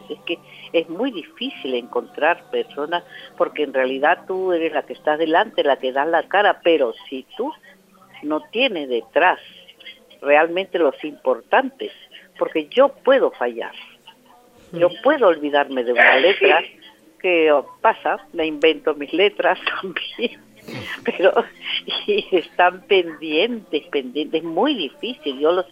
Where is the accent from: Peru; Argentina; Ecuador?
Peru; now in Spain; siendo tanto embajadora de mi país, de Perú, yo llevo ya muchos años aquí en España, más que en mi tierra